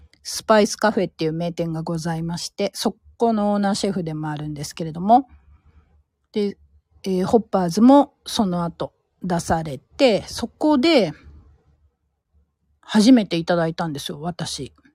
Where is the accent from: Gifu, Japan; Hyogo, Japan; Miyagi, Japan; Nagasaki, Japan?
Gifu, Japan; 私は岐阜県の出身なんですけれども